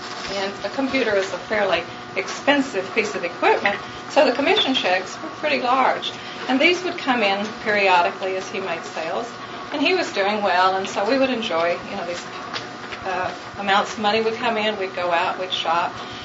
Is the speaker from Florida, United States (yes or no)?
no; Oklahoma, United States; I'm from Oklahoma. We moved to New Jersey because he was working on his master's degree.